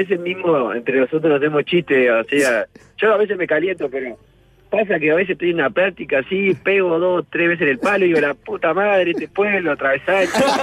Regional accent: Paso de los Toros, Tacuarembó, Uruguay; yo soy de Paso de los Toros y claro. Ya tengo claro cómo es esto.

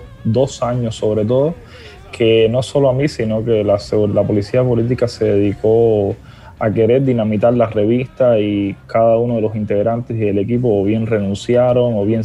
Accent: Cuba; moved away as an adult; en enero salí finalmente de Cuba, tenía que salir por unos trámites, otras cosas, y bueno, no he regresado.

